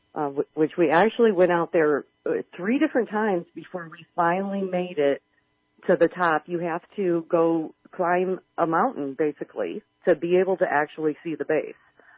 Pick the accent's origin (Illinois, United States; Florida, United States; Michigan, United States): Illinois, United States; Chicago; You know, we're from Chicago, so the elevation was just, you know, kicking our butts.